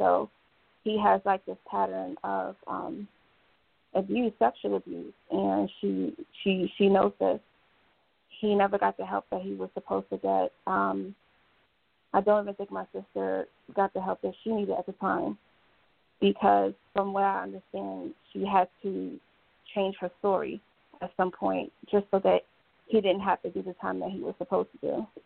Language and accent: English; Englewood, New Jersey, United States; also born or lived in Brooklyn, United States; my parents were both from Jamaica, and I was born in Brooklyn, New York. I have a twin brother, and I have two younger sisters and an older sister. So we moved around a lot, unfortunately. But Englewood, New Jersey was where I spent most of my childhood years